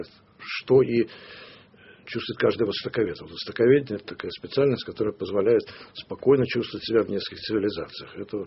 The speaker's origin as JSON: {"language": "Russian", "region": "Saint Petersburg", "country": "Russia", "tie": "born or raised there", "said": "Ну, я вырос в Ленинграде, ясно, что маленьким мечтал быть моряком"}